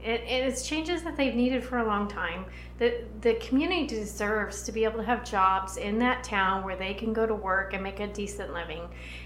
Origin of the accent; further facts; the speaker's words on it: Chowchilla, California, United States; Well, I grew up in Chowchilla, and I'm the fourth generation there.